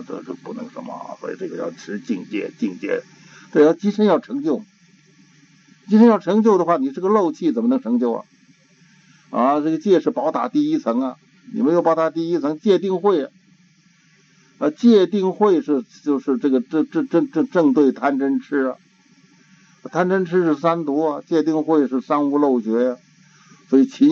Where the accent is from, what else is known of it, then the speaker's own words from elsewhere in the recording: Tibet, China; Chinese is a second language; 我们西藏人就是每年到年终自己检查检查